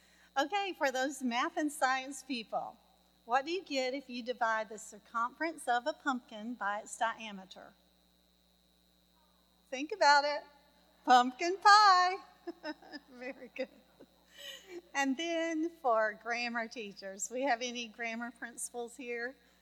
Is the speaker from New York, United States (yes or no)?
no; Alabama, United States; I grew up in Alabama, and I learned gardening from both my parents and my grandparents. And I now live in this virtual paradise, garden of paradise, called Fairhope.